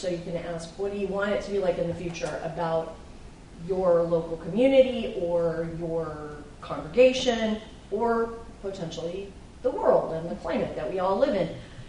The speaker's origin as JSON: {"language": "English", "town": "Kent", "region": "Ohio", "country": "United States", "tie": "born or raised there", "also_born_or_lived": "Cleveland", "said": "I grew up in Cleveland. I grew up in Kent, so 1970s, I'm old."}